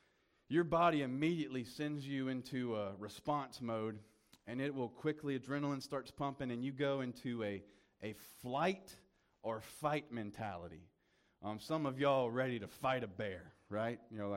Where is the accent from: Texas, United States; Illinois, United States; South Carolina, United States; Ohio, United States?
South Carolina, United States; accent: country; You guys know that I'm from the country. I'm from South Carolina, and some of you know that I've been there for about a week, so it'll take me another week to kind of shake my country accent.